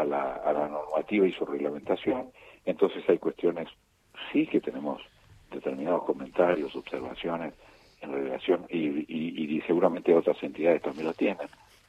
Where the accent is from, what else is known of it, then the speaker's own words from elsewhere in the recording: Argentina; como empresariado argentino